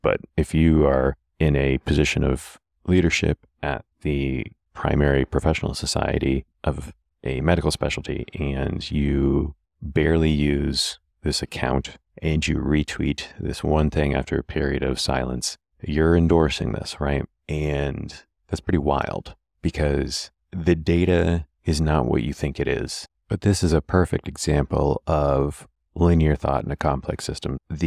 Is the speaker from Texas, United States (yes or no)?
no; Keene, New Hampshire, United States; I'm from New Hampshire. I'm from about an hour and a half, 2 hour drive from here. I'm the only Radonc I know about from Keene, New Hampshire.